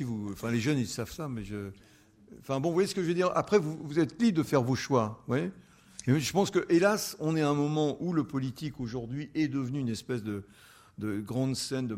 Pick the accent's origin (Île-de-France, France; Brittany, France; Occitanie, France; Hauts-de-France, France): Hauts-de-France, France; j'habitais le Nord à l'époque. Enfin, je suis originaire du Nord.